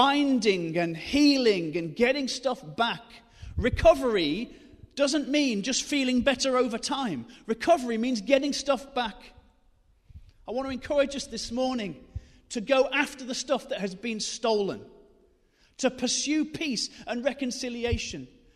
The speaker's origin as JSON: {"language": "English", "town": "Newcastle-under-Lyme", "region": "West Midlands", "country": "United Kingdom", "tie": "born or raised there", "said": "And I really believe for us as Christians in the nation, but in Newcastle-under-Lyme, in my hometown, what will distinguish Christians in this next season is not how happy we pretend to be."}